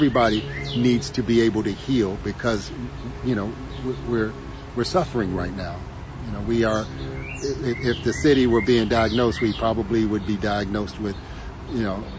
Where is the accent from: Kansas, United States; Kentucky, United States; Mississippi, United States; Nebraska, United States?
Kentucky, United States; Louisville; It's my hometown. My neighborhood, Smoketown, the history, my family. It's my hometown.